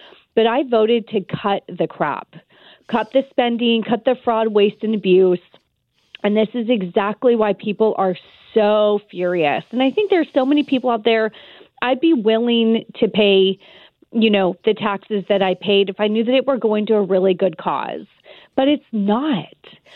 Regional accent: California, United States; I'm born and raised in California

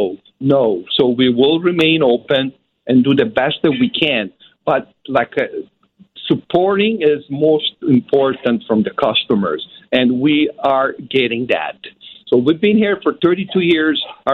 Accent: Sicily, Italy; now in United States; from Sicily. Actually, I'm Southern from Sicily

